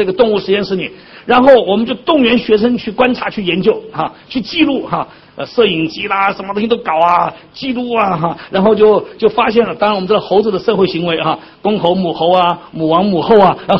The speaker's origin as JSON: {"language": "Chinese", "country": "Taiwan", "accent": "Taiwanese", "said": "像我是台湾来的啊，我的国语哈、啊，我的普通话、啊、就有什么台湾味儿啊。"}